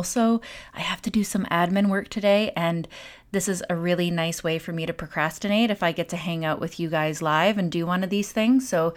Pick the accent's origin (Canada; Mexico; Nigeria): Canada; especially as a Canadian.